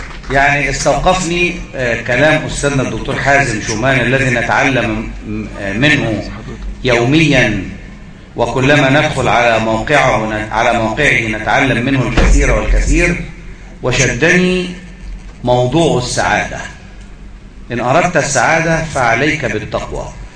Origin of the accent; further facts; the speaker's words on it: Egypt; نفخر كمصريين